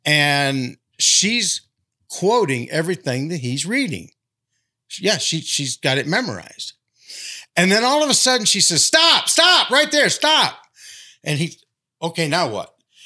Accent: Michigan, United States; Well, I was from out of town, and I was not familiar. I'm from Michigan, okay?

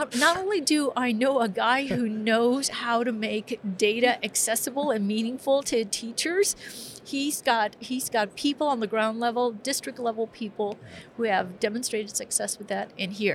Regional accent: Texas, United States; And then my favorite, not for anything other than because I'm from the Valley, and I'm thinking the Valley should have been the first one, but it's okay.

